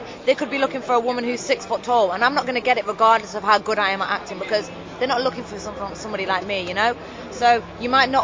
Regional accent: Nottingham, East Midlands, United Kingdom; I'm actually from the East Midlands.

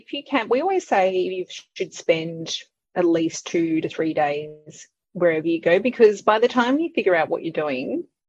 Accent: Victoria, Australia; I was always growing up around the Yarra Valley, and so that's my favourite.

